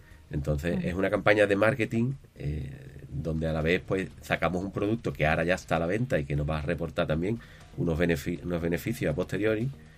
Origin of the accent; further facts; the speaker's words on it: Puerto Real, Andalusia, Spain; de aquí de mi pueblo, de Puerto Real